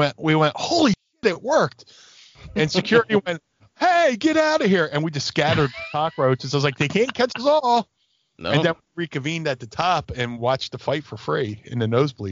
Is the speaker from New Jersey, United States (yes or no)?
yes; Atlantic City, New Jersey, United States; I grew up in Atlantic City, and I still might kick myself for not going to the Slammies.